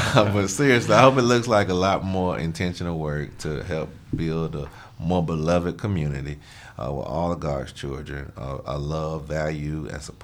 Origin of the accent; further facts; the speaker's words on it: Alabama, United States; You know, I'm from Alabama, and the place of what Birmingham is.